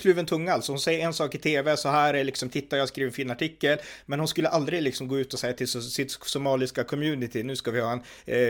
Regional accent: Sweden; jag menar, jag är svensk, jag har växt upp hela mitt liv i Sverige då.

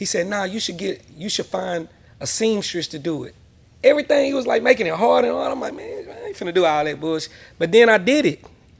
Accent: Longview, Texas, United States; I'm from Davis Street. I'm from 300 Block. I'm from Longview, Texas.

